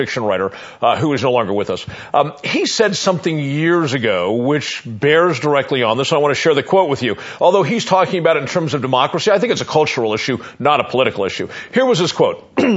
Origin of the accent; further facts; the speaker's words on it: California, United States; Now, I'm from California. I lived there a majority of my life, so I know of where I speak.